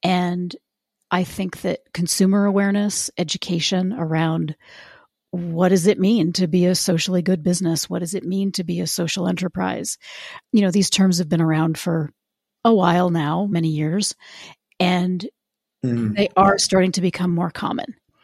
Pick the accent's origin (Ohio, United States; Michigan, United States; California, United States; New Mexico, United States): New Mexico, United States; We saw in my hometown here in New Mexico, we saw a pizza joint